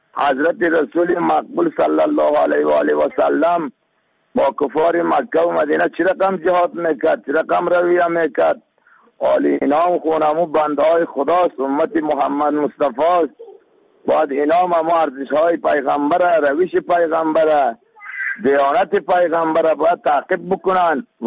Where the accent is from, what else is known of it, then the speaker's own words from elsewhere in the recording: Afghanistan; ما شما مسلمان هستیم، ما شما افغان هستیم،